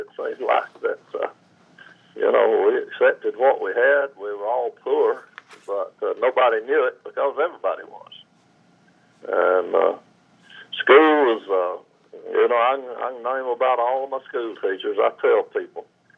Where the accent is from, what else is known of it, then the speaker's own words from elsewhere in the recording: Sugar Hill, Georgia, United States; So I remember growing up in Sugar Hill. It was a great place to be.